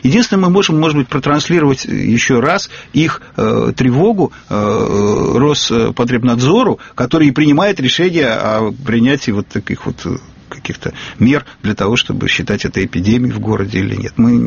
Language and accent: Russian; Tashkent, Uzbekistan; А я выходец из Ташкента, поэтому его хорошо знал.